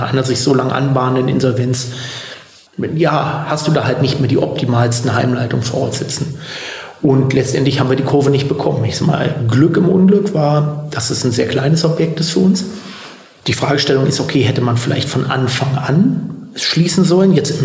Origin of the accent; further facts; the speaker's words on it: Berlin, Germany; born there; Das bedauere ich als gebürtiger Berliner natürlich sehr.